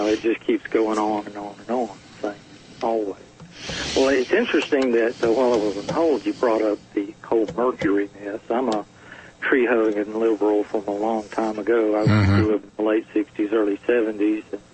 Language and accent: English; Alabama, United States; But I grew up in East Alabama, and many times vacationed over in the Smokies and over in the North Georgia Mountains.